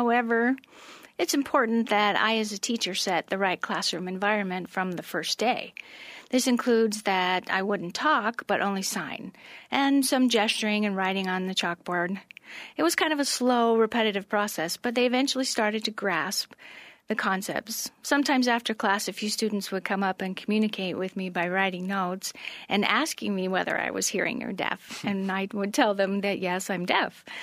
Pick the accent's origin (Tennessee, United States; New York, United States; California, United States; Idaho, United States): Idaho, United States; I was raised in Idaho with 8 brothers and sisters, and I'm the oldest of 9.